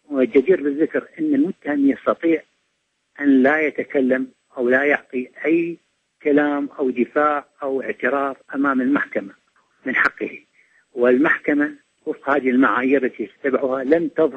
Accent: Iraq; وهذا ما نفتخر به كعراقيين نحن

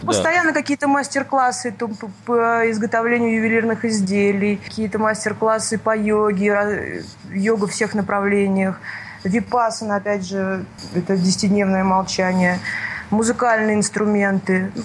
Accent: Astrakhan, Astrakhan Oblast, Russia; moved away; also born or lived in Moscow; Вы знаете, я в Москву приехала из Астрахани

